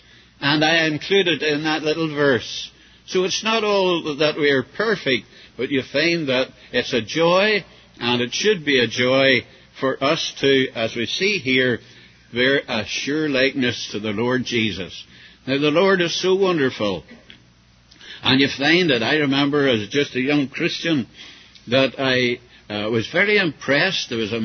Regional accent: Belfast, Northern Ireland, United Kingdom; born there; I was back in the place I was born in Belfast, and I was at a conference.

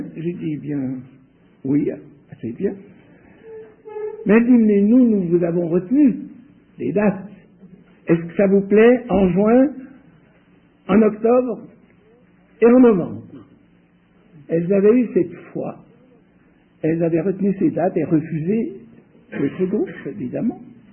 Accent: Switzerland; comme je viens de Suisse

